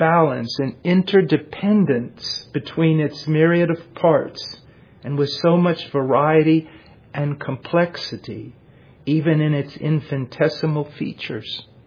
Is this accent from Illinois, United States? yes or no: yes; Illinois, United States; born there; I was born in Illinois on a farm.